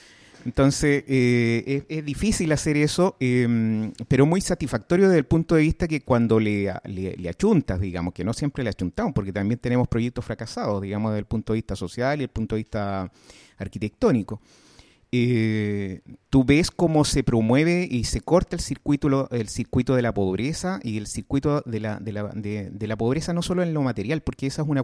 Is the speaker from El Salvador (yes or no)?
yes; El Salvador; born there; De hecho, yo nací en El Salvador.